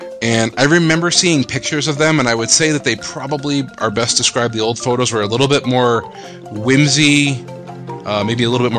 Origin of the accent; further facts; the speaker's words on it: Connecticut, United States; I'm from Connecticut, you're from the Jersey Shore.